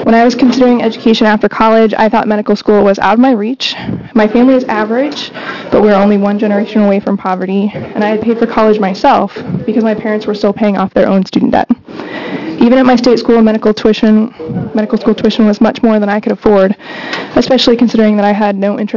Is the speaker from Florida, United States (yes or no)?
no; Kansas, United States; I'm very excited to return to my home state and establish a rural practice. In October, I will be returning to a small town in Kansas, it's called Marion